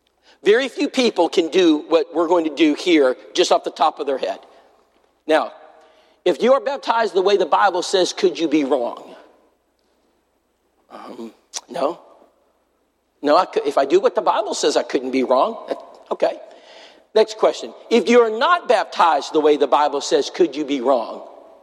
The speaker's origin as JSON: {"language": "English", "region": "Texas", "country": "United States", "tie": "born or raised there", "said": "Well, I was raised in South Texas. In South Texas, they have a little saying out in the ranches."}